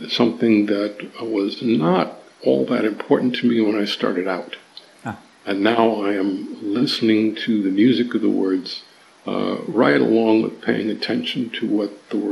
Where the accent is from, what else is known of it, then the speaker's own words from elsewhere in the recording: New York, United States; I am Puerto Rican from New York. My father was born in Puerto Rico, and so I have a deep concern for the island and its politics and its history.